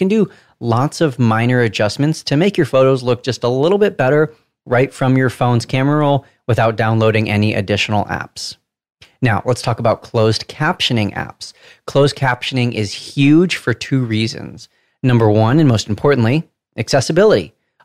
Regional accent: California, United States; accent: Southern California; Sometimes I don't always trust the computer to accurately hear what I'm saying and decipher my Southern California accent.

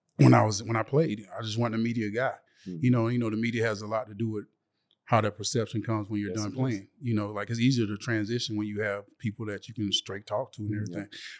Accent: Timbersville, South Carolina, United States; I came from Timbersville, South Carolina. Like, literally nobody ever from Timbersville, South Carolina made it to the league.

